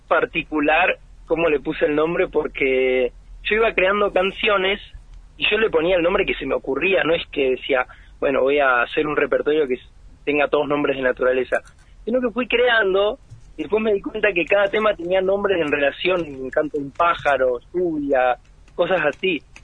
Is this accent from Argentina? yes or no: yes; Argentina; Y me crié toda la vida acá.